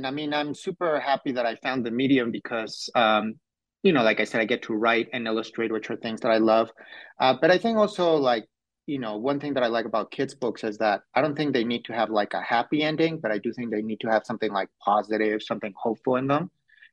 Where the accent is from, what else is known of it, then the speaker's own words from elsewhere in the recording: San Miguel de Allende, Guanajuato, Mexico; And where I grew up in San Miguel de Allende, there's an artisan's market with different crafts.